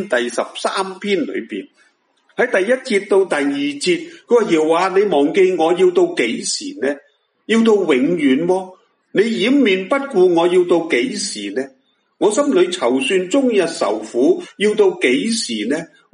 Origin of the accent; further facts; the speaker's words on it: Hong Kong; 今天我们香港人面对这个肺炎疫症，也都陷于困难的一个的处境里面